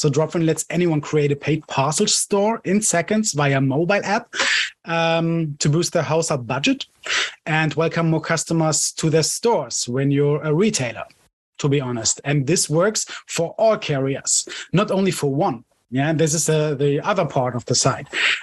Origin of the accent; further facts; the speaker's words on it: Cologne, North Rhine-Westphalia, Germany; English is a second language; I'm hopefully 39 in 2 weeks. and I'm from Germany, Cologne.